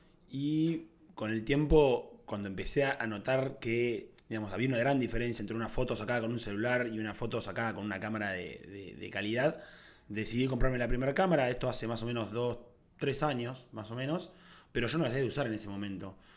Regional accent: Tandil, Buenos Aires Province, Argentina; born there; nací en Tandil, una ciudad a 400 kilómetros de acá. Tengo 30 años

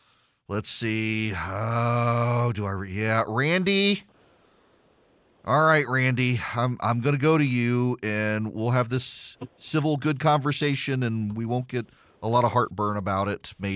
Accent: Dubai, United Arab Emirates; now in Georgia, United States; I grew up in Dubai.

